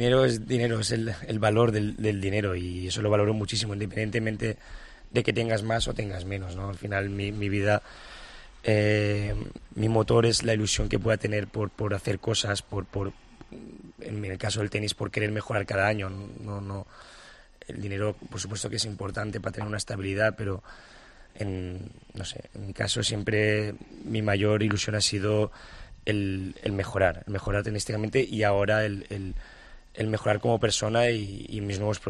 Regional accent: Valencia, Valencian Community, Spain; Valencia es mi tierra

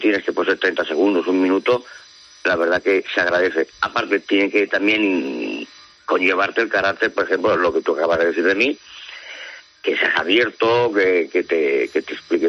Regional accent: Valencia, Valencian Community, Spain; la gente nativa de aquí, yo, entre ellos me considero yo, somos acogedores

